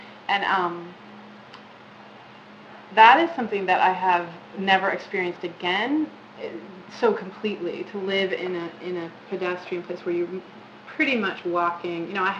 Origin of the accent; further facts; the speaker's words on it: Huntington Beach, California, United States; Yeah, I grew up in Huntington Beach.